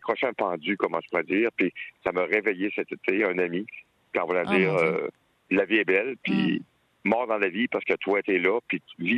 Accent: Quebec, Canada; Le Bas-Saint-Laurent, ma terre natale, la Côte-Nord

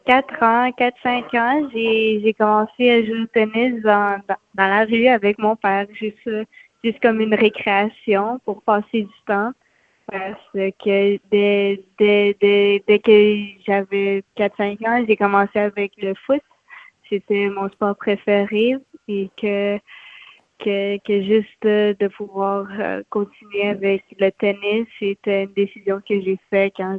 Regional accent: Canada; J'ai grandi ici au Canada

